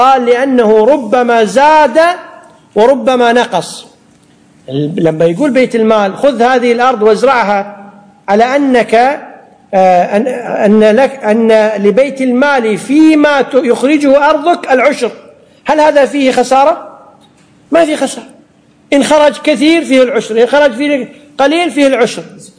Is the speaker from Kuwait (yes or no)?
yes; Kuwait; يمكن يسميه عندنا في الكويت شو يسمونها